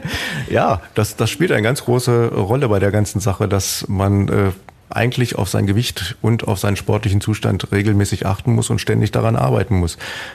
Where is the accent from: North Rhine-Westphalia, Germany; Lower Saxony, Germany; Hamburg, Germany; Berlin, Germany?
Lower Saxony, Germany; Hanover; Ich komme aus Hannover, deswegen habe ich immer noch ein Herz in Hannover